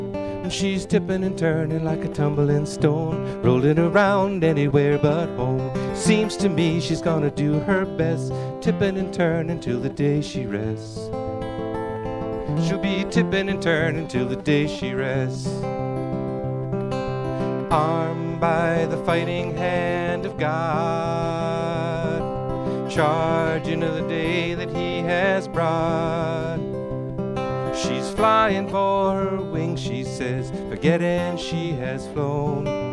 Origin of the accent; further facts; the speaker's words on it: Groton, Connecticut, United States; I'm from Groton.